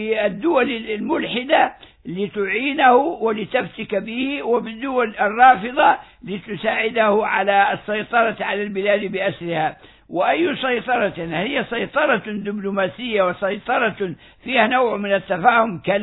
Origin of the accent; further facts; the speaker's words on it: Libya; هذا الإجرام الذي رأيناه يقع في بلادنا ليبيا صباح مساء